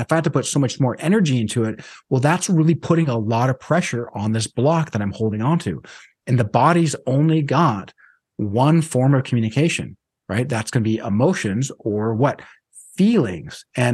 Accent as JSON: {"language": "English", "country": "United States", "said": "but especially as an American, as a Westerner, we fetishize the idea of being our own worst enemy."}